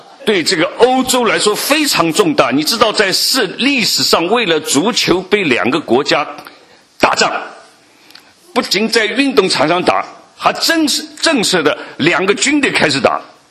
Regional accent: Shanghai, China; 所以我作为一个上海人啊，非常兴奋。

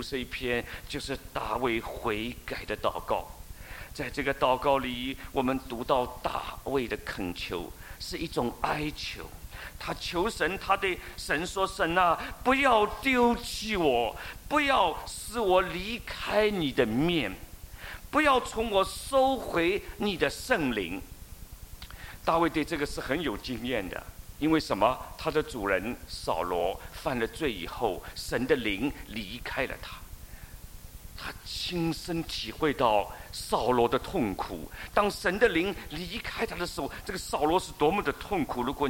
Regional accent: China; 我们从中国来的，我们都喜欢用中国那套老办法。

